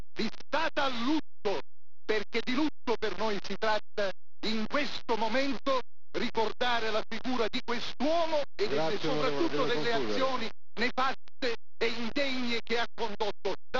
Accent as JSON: {"language": "Italian", "town": "Catania", "region": "Sicily", "country": "Italy", "said": "Io vengo da Catania."}